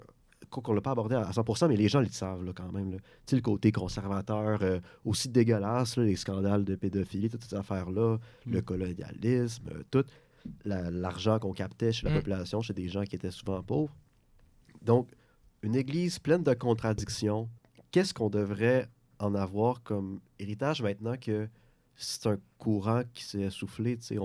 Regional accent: Quebec, Canada; dans nos valeurs en tant que Québécois

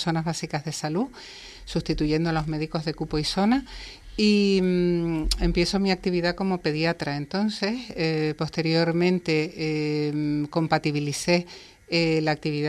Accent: Canary Islands, Spain; yo soy de Gran Canaria

